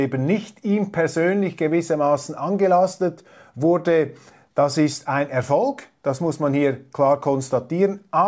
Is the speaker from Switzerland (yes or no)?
yes; Switzerland; Für mich als Schweizer ist das Ganze nicht so rätselhaft